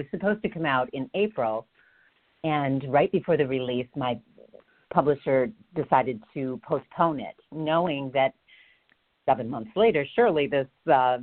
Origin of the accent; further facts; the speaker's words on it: Lansing, Michigan, United States; I was born and raised in Lansing, and I came back here after college and met my husband, and I'm still here.